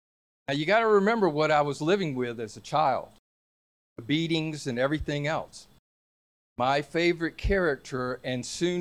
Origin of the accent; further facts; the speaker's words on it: Atlanta, Georgia, United States; I grew up here in Atlanta. I'm going to give my age away. I was born in 1957. On a farm on Briarcliff Road, 5 acres.